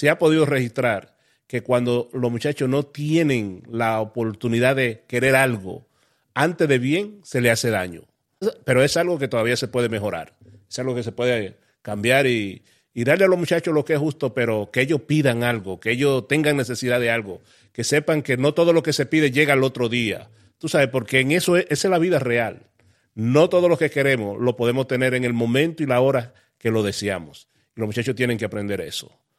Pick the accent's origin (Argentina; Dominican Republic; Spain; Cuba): Dominican Republic; En mi país, República Dominicana, tu país también, no se celebra tanto cuando yo estaba creciendo